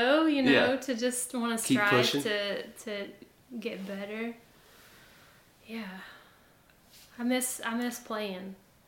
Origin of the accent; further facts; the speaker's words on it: Tuscaloosa, Alabama, United States; Yeah, because I was from Tuscaloosa and... raised in a music family